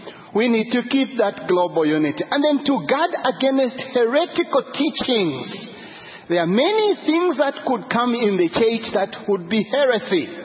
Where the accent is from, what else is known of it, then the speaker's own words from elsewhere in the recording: Zambia; and I'm from Zambia, some church in Zambia decided to be this.